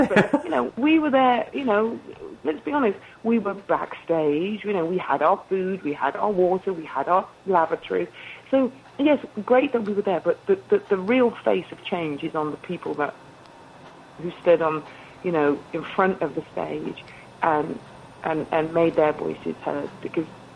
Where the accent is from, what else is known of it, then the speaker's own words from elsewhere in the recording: England, United Kingdom; I come to the table as an English person who doesn't grasp why Americans give Americans such a hard time